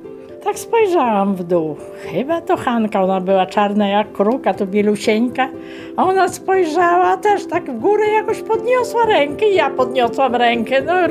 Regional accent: Malice, Lublin Voivodeship, Poland; Ja mówię, że z Lublina, ale pochodzę nie z Lublina, tylko mówię z Malic Hrubieszowskiego.

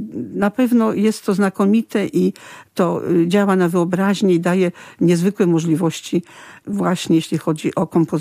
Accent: Lublin, Lublin Voivodeship, Poland; Tak więc czuję się lublinianką, tutaj się urodziłam.

